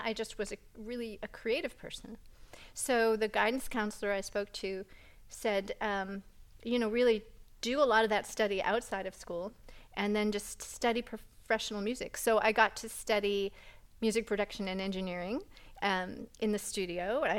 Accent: New England, United States; And so I think for me, maybe growing up in New England was part of that too, because we would get a lot of programming on television, a lot of English programs

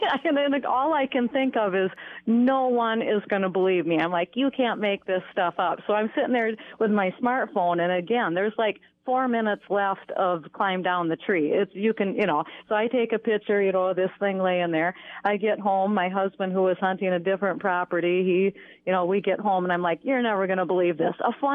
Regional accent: Red Wing, Minnesota, United States; I'm from Red Wing.

